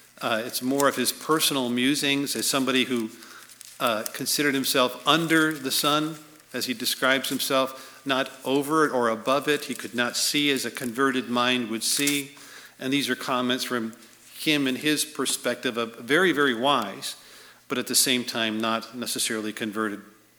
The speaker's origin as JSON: {"language": "English", "town": "Chicago", "region": "Illinois", "country": "United States", "said": "He said, \"Chicago.\" And I said, \"Well, I'm from Chicago.\""}